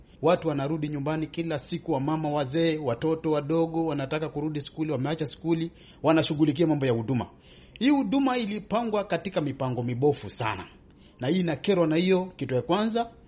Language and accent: Swahili; Kenya; Ni kama Mkenya mimi nimekerwa na hiyo.